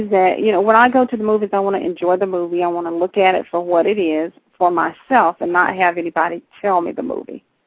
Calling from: Lithonia, Georgia, United States; I am calling from Lithonia, Georgia.

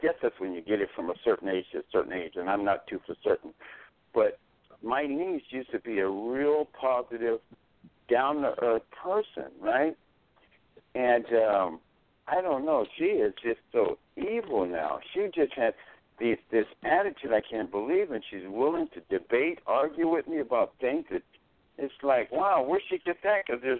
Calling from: Seattle, Washington, United States; I'm calling from Seattle, Washington.

